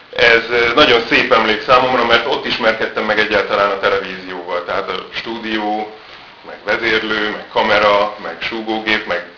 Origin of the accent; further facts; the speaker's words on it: Budapest, Hungary; Budapesti vagyok, Budapesten születtem, Budapesten jártam iskolába